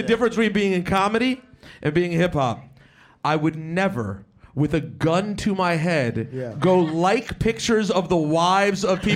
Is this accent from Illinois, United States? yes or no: no; Bronx, New York, United States; Best, I'm from the Bronx, you know, and being from the Bronx, which is where I'm from also.